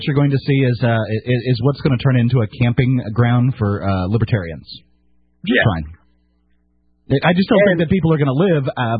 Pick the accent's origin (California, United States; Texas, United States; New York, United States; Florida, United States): Florida, United States; I grew up in Florida with no air conditioning.